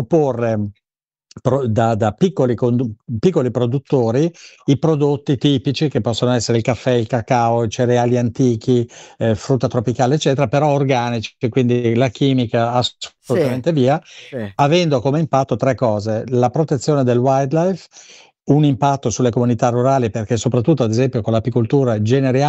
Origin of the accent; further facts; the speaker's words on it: Bormio, Lombardy, Italy; born there; Sì, io mi salvo perché sono nato a Bormio